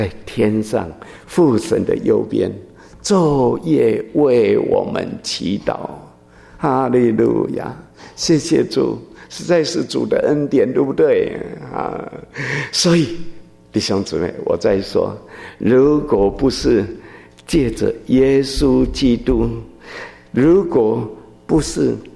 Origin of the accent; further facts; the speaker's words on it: China; 如果我们中国人不能够彼此相爱，那别人为什么要来爱我们？